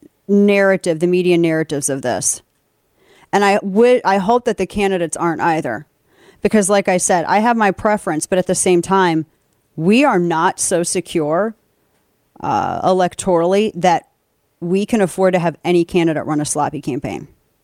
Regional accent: Missouri, United States; Like in Missouri, my home state of Missouri, I liked Schmidt.

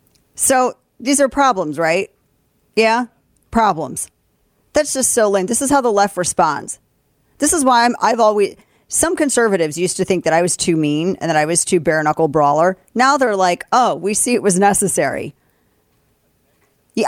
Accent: St. Louis, Missouri, United States; My hometown St. Louis in my home state of Missouri.

